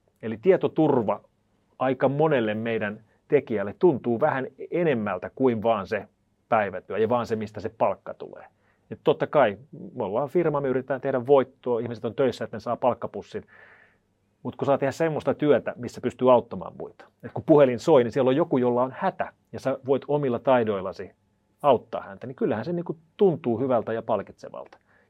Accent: Tuusula, Uusimaa, Finland; Mä oon kotoisin Tuusulasta

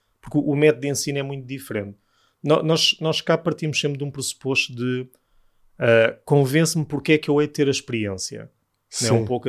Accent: Alentejo, Portugal; also born or lived in Sintra; Sou alentejano, sintrense, algueirense.

